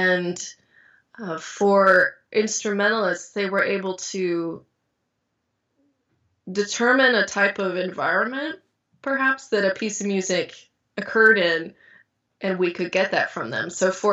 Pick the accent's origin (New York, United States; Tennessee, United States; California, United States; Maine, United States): Tennessee, United States; Knoxville; I'm from Knoxville, Tennessee.